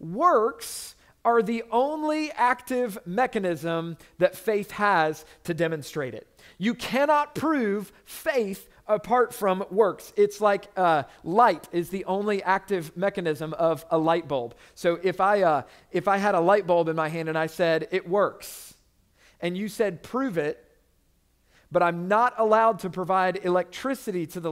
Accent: Orlando, Florida, United States; When I was in high school, I grew up in Orlando, and I would make the drive from my house on the northwest side of Orlando to the southwest side of Orlando

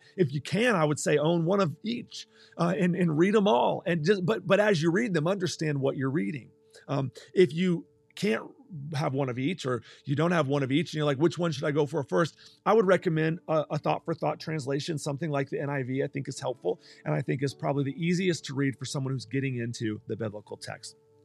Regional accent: Texas, United States; because it's the other one that I kind of can speak a little bit growing up in Texas, which is Spanish.

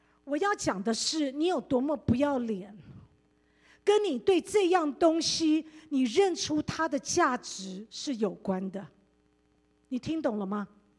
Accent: United States; 我们美国人都说来让你先

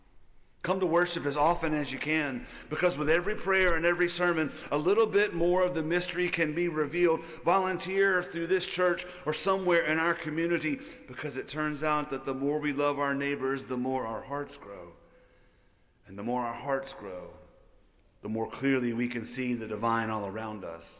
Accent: Gulf Coast, United States; Do you know the worst natural disaster in the history of the United States? I do, because I'm from the Gulf Coast.

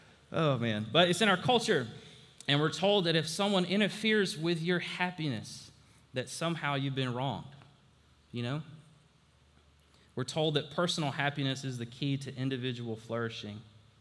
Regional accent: Alabama, United States; You know, I grew up in Alabama. I'm a Bama fan. Roll Tide.

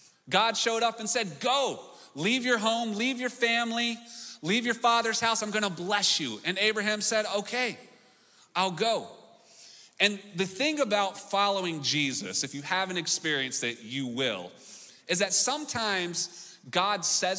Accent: the South, United States; Hey, also, I'm from the South, so there's no invisible wall here.

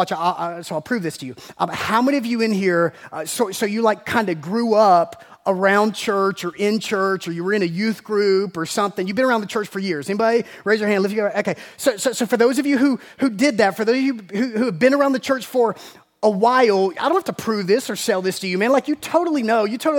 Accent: Macon, Georgia, United States; I mean, I grew up in Macon, and so my wife and I are both originally from Macon

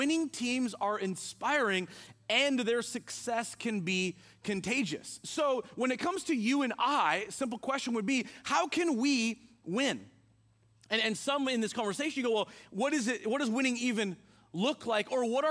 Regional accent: Marysville, United States; we grew up in North Marysville riding bikes together and all that stuff.

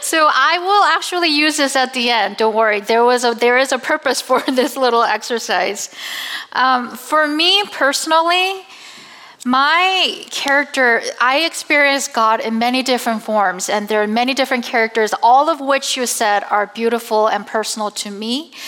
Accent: South Korea; moved away as an adult; now in United States; I was raised in Korea, but I came to the States and was exposed to all this exciting secular life in the United States.

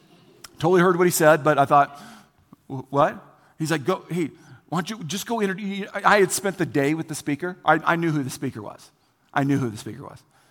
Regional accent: Indiana, United States; and I grew up in Indiana. In Indiana, if you didn't know this, you're born with a basketball in your hand.

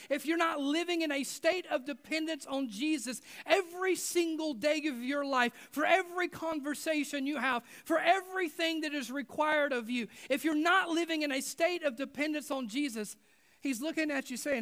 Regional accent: United States; I'm not trying to be critical of being an American, because I love being an American, and I love cheeseburgers.

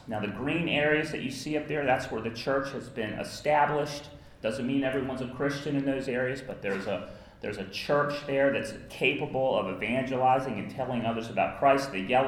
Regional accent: West Virginia, United States; grew up in a small town in West Virginia in the United States. Now, there were lots of churches in my hometown.

